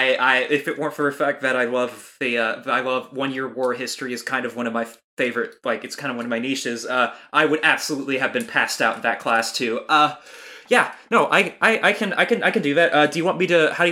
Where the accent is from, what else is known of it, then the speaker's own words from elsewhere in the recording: United States; the problem is I'm an American, so I don't know what the 9/11 equivalent in another country would be, basically.